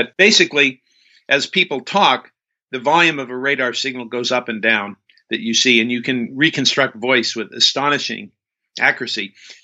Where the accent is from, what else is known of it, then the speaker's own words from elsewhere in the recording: California, United States; I grew up near Death Valley, and my father took me outside and showed me this light going across the dark desert sky